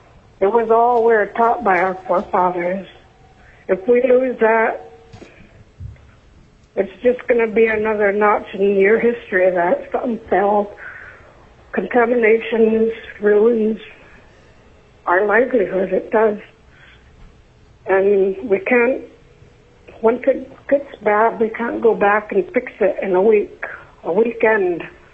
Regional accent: Alaska, United States; now in Anchorage, United States; I'm currently living in Anchorage. I grew up in Keller and Brevik

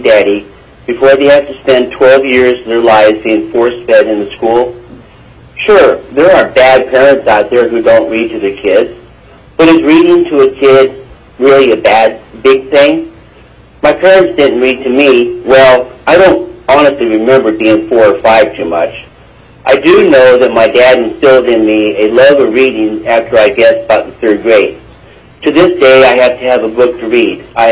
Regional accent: Lazy Mountain, Alaska, United States; I'm from Lazy Mountain, Senator Dyson's district, and I'm speaking for myself.

